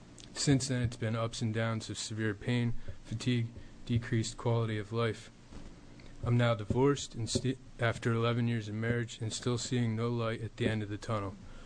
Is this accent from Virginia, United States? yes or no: no; Pennsylvania, United States; I come from Lehigh Valley, Pennsylvania, an area highly endemic for Lyme disease.